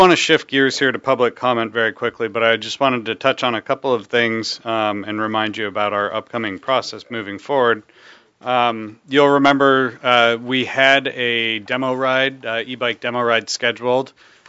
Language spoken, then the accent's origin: English; Seattle, Washington, United States; So anyway, I'm from Seattle. I love it myself.